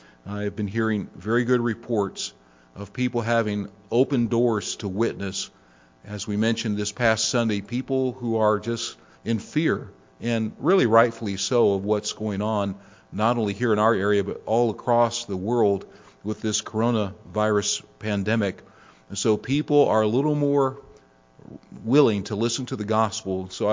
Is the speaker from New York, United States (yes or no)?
no; Canton, Ohio, United States; Now, this is the wife of a pastor there in my hometown of Canton, Ohio.